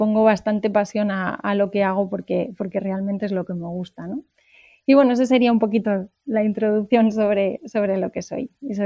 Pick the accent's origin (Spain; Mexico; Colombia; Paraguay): Spain; Salamanca, Castile and León; now in Madrid, Spain; Estudié en Salamanca, que es de donde yo soy, en la universidad, y luego en un máster especializado en recursos humanos. Y hace 10 años, bueno, pues me vine aquí a Madrid a probar suerte